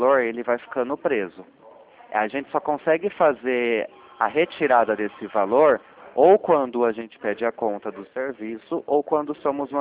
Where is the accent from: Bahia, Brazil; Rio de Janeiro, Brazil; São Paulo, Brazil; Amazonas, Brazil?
São Paulo, Brazil; Limeira; Eu sou aqui de Limeira, São Paulo.